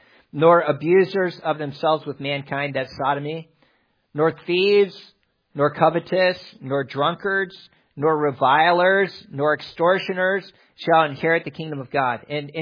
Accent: Milwaukee, Wisconsin, United States; At the Milwaukee Zoo where I grew up in Wisconsin, and as a child, we lived pretty close to the Milwaukee Zoo.

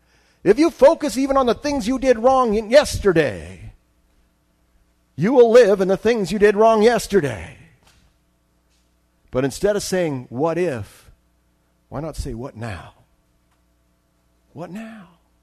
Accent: Juneau, Alaska, United States; And I was from Juneau.

